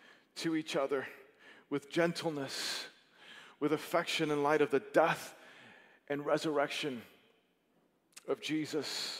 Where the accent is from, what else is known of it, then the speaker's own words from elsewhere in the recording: Miami, Florida, United States; I come from Miami. It's just different.